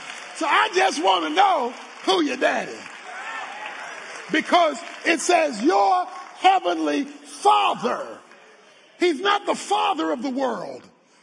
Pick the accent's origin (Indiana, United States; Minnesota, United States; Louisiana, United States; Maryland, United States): Maryland, United States; Baltimore; Okay, you all know I'm from Baltimore, and we went months sometimes with my father not getting jobs, working on the waterfront.